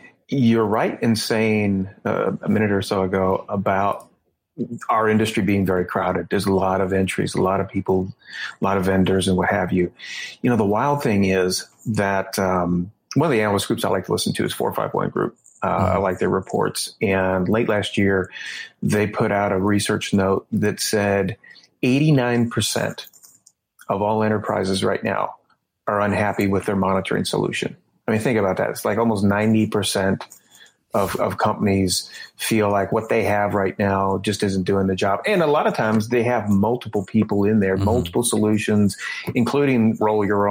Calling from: Louisville, Kentucky, United States; I am joining from the technological hotbed of Louisville, Kentucky.

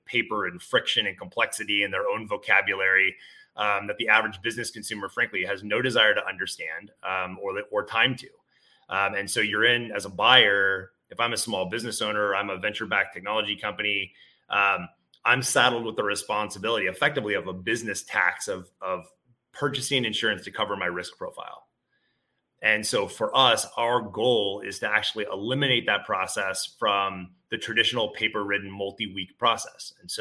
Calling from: California, United States; Lovely Northern California. Finally not raining, so it's outstanding.

